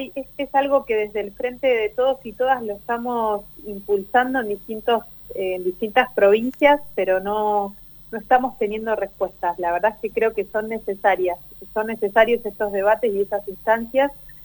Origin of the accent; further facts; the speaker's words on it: Neuquén, Argentina; somos todos neuquinos, en mi caso en particular, claro. Nacida y criada, estudié, todo lo hice en Neuquén, no me fui en ningún momento, y decido seguir estando en Neuquén para criar a mis hijos